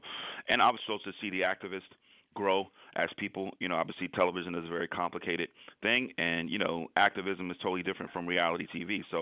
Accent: California, United States; I'm from the Bay Area. I grew up in a very sort of, you know, political environment.

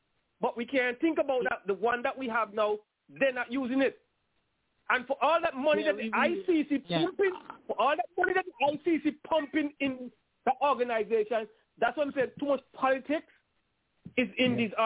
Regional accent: Ladder Hill, St. Helena; Let me talk for Ladder Hill itself, because I'm from Ladder Hill.

